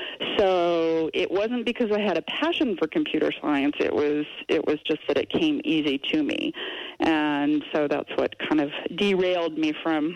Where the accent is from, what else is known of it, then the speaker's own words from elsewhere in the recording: Kansas, United States; I grew up in Kansas. Really did not have a strong background of engagement in the arts when I was growing up.